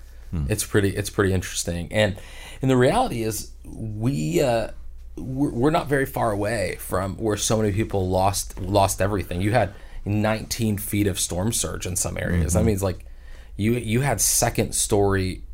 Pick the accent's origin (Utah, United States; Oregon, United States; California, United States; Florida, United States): Florida, United States; born or raised there